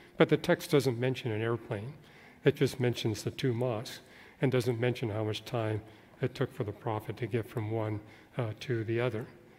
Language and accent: English; Canada; when I go back to my home country of Canada